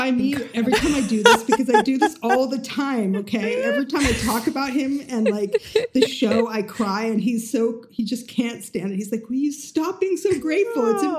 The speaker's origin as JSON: {"language": "English", "town": "Ibiza", "region": "Balearic Islands", "country": "Spain", "tie": "born or raised there", "said": "I grew up in Ibiza, Spain, and we didn't have access to English books, and I was an American."}